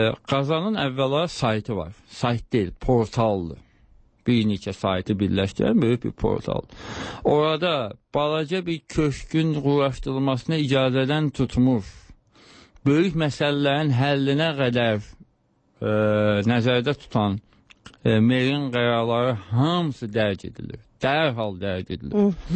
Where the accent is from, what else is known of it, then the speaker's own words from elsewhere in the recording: Karabakh, Azerbaijan; Gəncəli olmadığım halda, mən Qarabağlıyam əslində